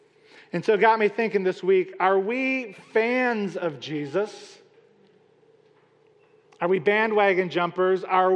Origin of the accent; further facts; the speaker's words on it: Wisconsin, United States; When I was growing up in Wisconsin, I was working retail, and on Sunday afternoon when the Packer game was on